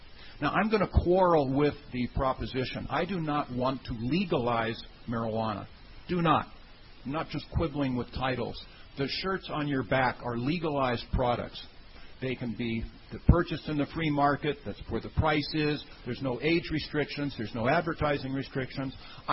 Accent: California, United States; In fact, I'm from California.

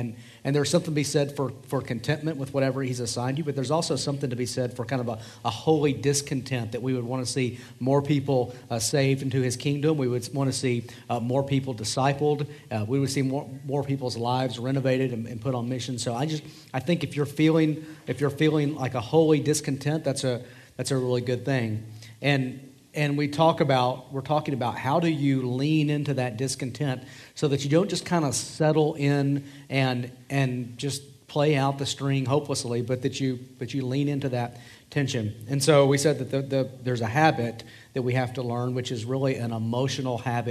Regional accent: the South, United States; now in Colorado, United States; I'm a barbecue snob. I'm from the South originally, and so in Colorado we don't do really good barbecue or Mexican food.

